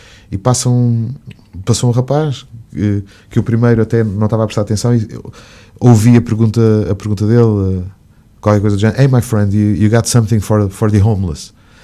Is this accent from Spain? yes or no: no; Portugal; peço desculpa, eu sou português, eu faço um programa de rádio para Portugal